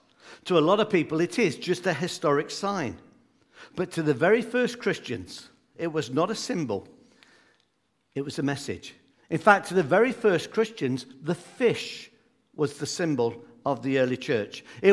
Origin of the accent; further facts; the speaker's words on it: Coventry, West Midlands, United Kingdom; Where I grew up in the Midlands, we have two cathedrals. That's our claim to fame. We have an old one that was bombed in 1940. The Germans decided they didn't like it, and they flattened the whole city of Coventry